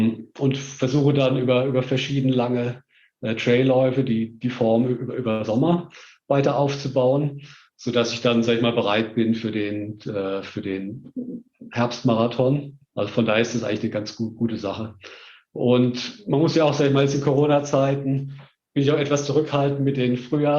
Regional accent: Heidelberg, Baden-Württemberg, Germany; Also in meiner Jugend in Heidelberg

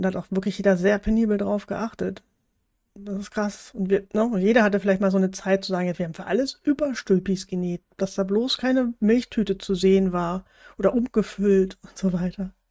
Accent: Hamburg, Germany; ich komme ja aus Hamburg

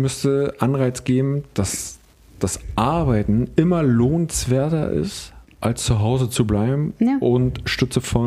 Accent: East Germany, Germany; Also wir kommen ja beide nun aus Ostdeutschland.

